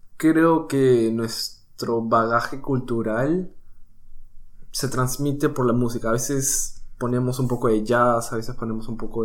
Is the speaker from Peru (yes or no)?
yes; Peru; moved away as an adult; now in Miami, United States; Y me crecí todo mi vida en Perú, hasta los 18. Y luego llegué acá a Miami.